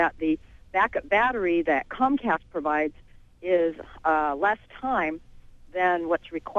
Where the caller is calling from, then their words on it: San Joaquin, California, United States; San Joaquin.